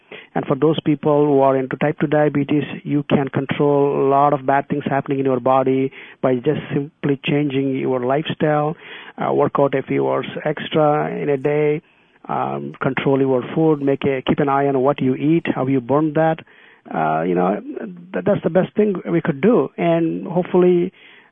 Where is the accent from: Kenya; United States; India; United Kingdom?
India; English is a second language; I mean, I come from India, so I'm just going to give one example how things have changed.